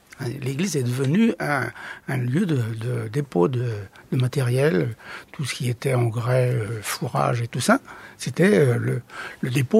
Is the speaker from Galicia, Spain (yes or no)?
no; Catalonia, Spain; French is a second language; je suis né dans la Ribera d'Ebro, dans un petit village tout près de l'Ebre, province de Tarragone, la limite de la Catalogne au sud. Et je me souviens de mes jeunes années là-bas.